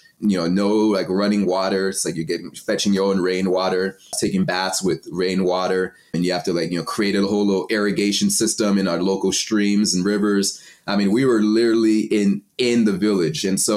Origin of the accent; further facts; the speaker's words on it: Texas, United States; also born or lived in Cameroon; now in Vancouver; So I was born in Texas, but my dad's side is from Nigeria and my mom's side is from Cameroon. So when they had me, they're still in school. And so they sent me back home to Cameroon.